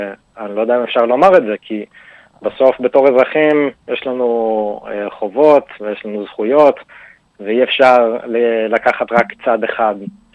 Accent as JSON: {"language": "Hebrew", "town": "Jerusalem", "region": "Jerusalem District", "country": "Israel", "tie": "born or raised there", "said": "גדלתי בירושלים במשפחה דתית, בשכונת קריאת משה, שהיא שכונה דתית די חזקה. גדלתי בחינוך דתי בעצם עד הצבא"}